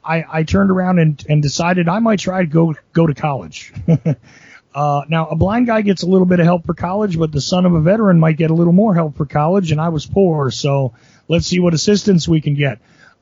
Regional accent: New Jersey, United States; Well, I'm a kid from Jersey, you know, not so much a kid anymore because I'm 47 now.

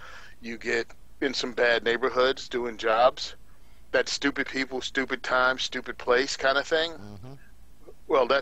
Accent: Virginia, United States; I was born and raised in the South. I'm from Southwest Virginia. Grew up there whole life, farming community, tobacco farm.

